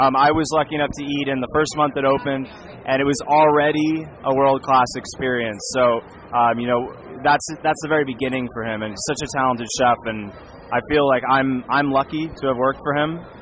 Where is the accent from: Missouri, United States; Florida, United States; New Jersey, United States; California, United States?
Florida, United States; now in New York, United States; But my background comes from, I grew up in South Florida, so I cook with a lot of seafood.